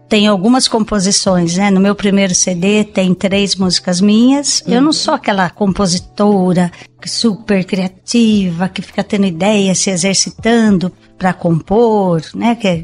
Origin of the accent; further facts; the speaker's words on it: Tietê, São Paulo, Brazil; also born or lived in Ribeira / Piracicaba; Olha, eu nasci numa cidadezinha no Vale do Ribeira, chamada Ribeira, que atualmente tem 4 mil habitantes com a zona rural. E aí, meus pais se mudaram para Tietê, que é interior, né, do estado de São Paulo.